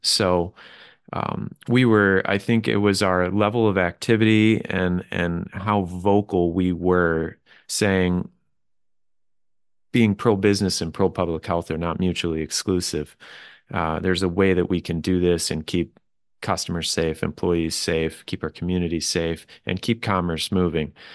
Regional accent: Bridgman, Michigan, United States; And it wasn't until we affiliated with another local chamber in my hometown of Bridgman that the decision was made

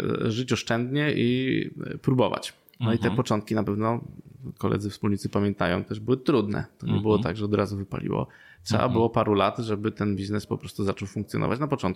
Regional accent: Łódź, Łódź Voivodeship, Poland; Urodziłem się w Łodzi i tutaj mam już tyle związków z tym miastem

